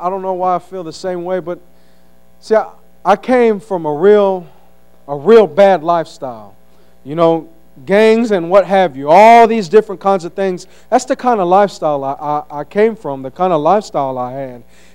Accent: Conroe, Texas, United States; I come from Conroe, Texas.

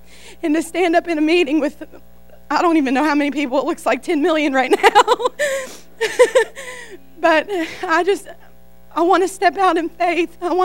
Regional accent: McAlester, Oklahoma, United States; I'm from McAllister, Oklahoma.

